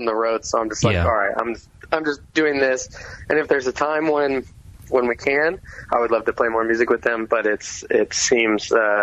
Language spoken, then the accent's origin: English; Concord, California, United States; So originally I was from Concord, California.